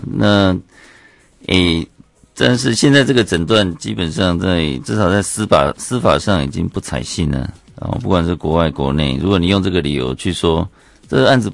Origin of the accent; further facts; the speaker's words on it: Hualien, Hualien County, Taiwan; 嗯，我的故乡